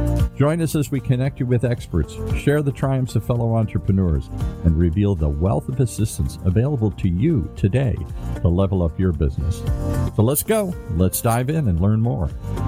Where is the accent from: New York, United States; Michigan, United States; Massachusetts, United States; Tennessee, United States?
Michigan, United States; I grew up in Michigan.